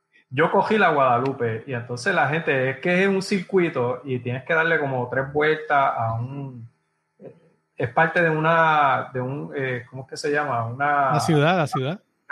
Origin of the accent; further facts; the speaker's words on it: Puerto Rico; es el único que tenemos nosotros como país, nuestro maratón